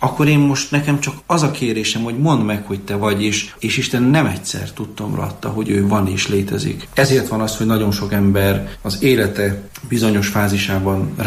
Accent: Kémer, Sălaj, Romania; Olyan gyülekezetből származom, egy párciumi faluból, úgy hívják, hogy Kémer, ahol 80 meg 100-150 gyerek verselt karácsony este.

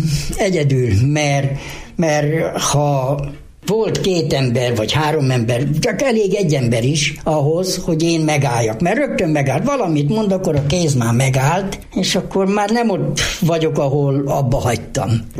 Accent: Dunakeszi, Pest, Hungary; born there; Én Dunakeszin születtem, és hazahoztak a nagymamához, és itt maradtam, és a nagymama nevelt 14 éves koromig.

